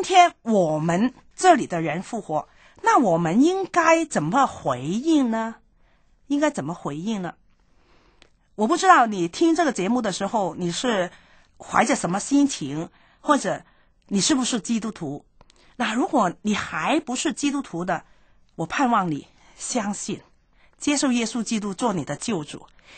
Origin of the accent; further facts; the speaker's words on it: China; 但是对我们中国人来说呢，这个可能不是太大